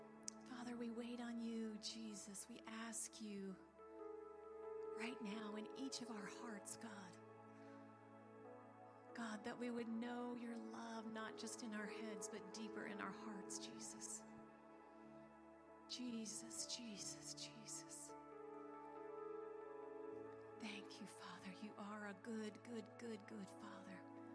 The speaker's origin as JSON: {"language": "English", "town": "Marion", "region": "Ohio", "country": "United States", "tie": "born there", "said": "So I mentioned Marion, Ohio, because I was born in Marion."}